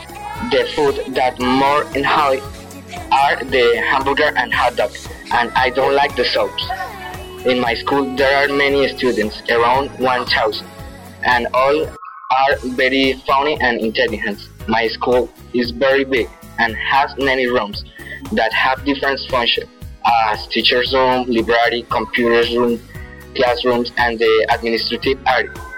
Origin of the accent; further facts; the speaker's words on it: Zipaquirá, Cundinamarca, Colombia; born there; English is a second language; now in Puente Nacional, Colombia; I am 15 years old. I was born in Zipaquirá, Colombia, but I live in Puente Nacional.